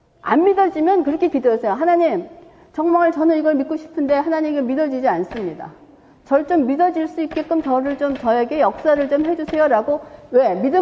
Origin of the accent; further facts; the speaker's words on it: South Korea; now in United States; 제가 한국 사람이었어요. 근데 미국에 와서 미국 시민이 돼서 미국 시민권을 받았어요.